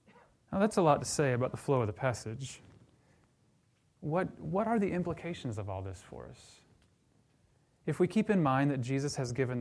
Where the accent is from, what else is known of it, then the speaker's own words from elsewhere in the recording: Oklahoma, United States; You know, growing up around Oklahoma, here's my Oklahoma reference for the morning. Growing up around Oklahoma